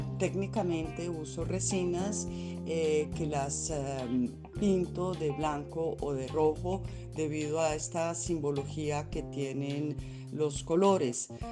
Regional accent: Colombia; now in Italy; soy una artista colombiana y vivo en Italia hace 25 años.

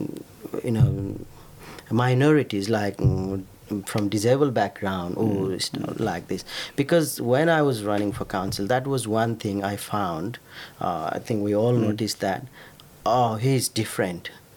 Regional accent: Nepal; now in Toowoomba, Australia; I come from Nepal. I will be always proud of that. Mm. But now for my girls, Toowoomba is home.

